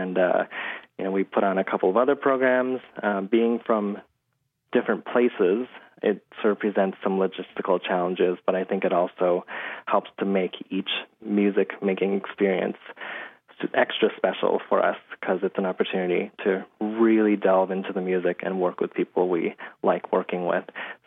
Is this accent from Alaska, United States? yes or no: no; Chicago, Illinois, United States; We're both from the Chicago area, and over the years, I went away to school in Canada, came back to Chicago, where I teach now.